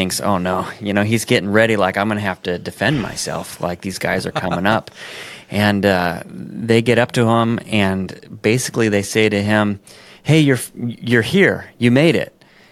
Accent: Denver, Colorado, United States; I grew up in Denver, Colorado

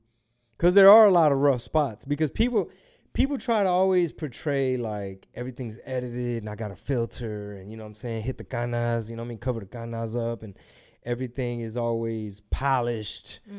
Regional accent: Houston, Texas, United States; I'm from Houston.

